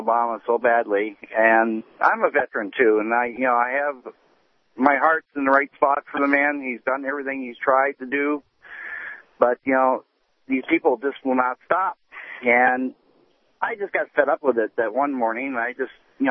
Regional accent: Minnesota, United States; Well, I'm originally from Minnesota, so.

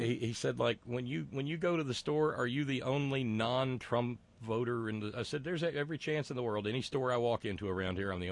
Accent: Alabama, United States; I noticed when I was coming home from New Orleans, in my little hometown there in Northwest Alabama, they got a big party coming up.

